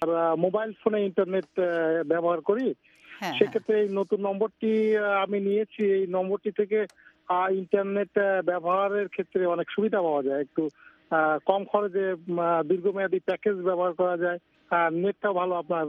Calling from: Dacope, Khulna Division, Bangladesh; আমি খুলনার দাকপ থেকে আপনাদের সঙ্গে যোগ দিয়েছি।

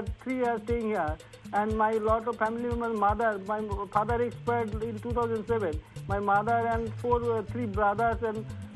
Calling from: Asansol, West Bengal, India; I'm from Asansol, West Bengal, India

